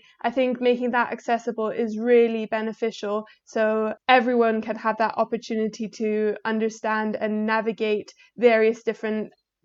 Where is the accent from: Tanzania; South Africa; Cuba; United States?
Tanzania; growing up in Tanzania, you don't really have the opportunity to do so